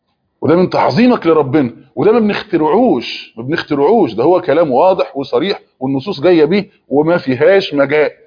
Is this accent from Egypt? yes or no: yes; Egypt; احنا مثلا عندنا في مصر